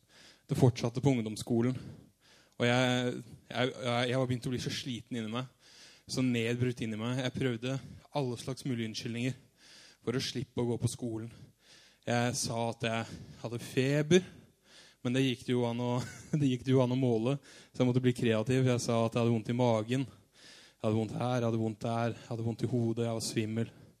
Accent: Arendal, Agder, Norway; Jeg kommer fra Arendal. Så som dere sikkert alle hører, neida, jeg pleier å si det at min mor trønder, og min far engelsk

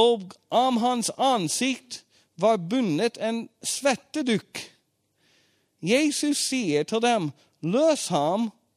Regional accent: United States; Swedish is a second language; Jag är en modern man. Och jag är en amerikane.

